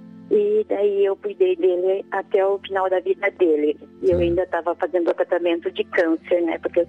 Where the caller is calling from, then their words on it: Paraná, Brazil; Do Paraná.